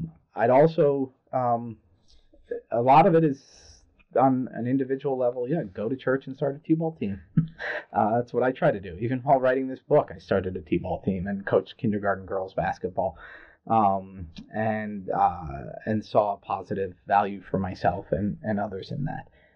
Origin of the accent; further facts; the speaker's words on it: New York, United States; yeah, I'm from New York.